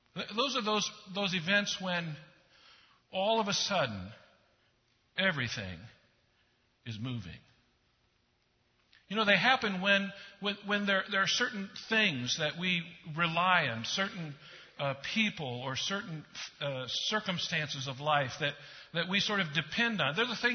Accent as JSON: {"language": "English", "region": "Midwest", "country": "United States", "tie": "born or raised there", "also_born_or_lived": "Europe / North Carolina", "said": "I spent most of my life in the Midwest, even though we spent time in Europe and North Carolina. I was born in the Midwest and kind of raised in the Midwest."}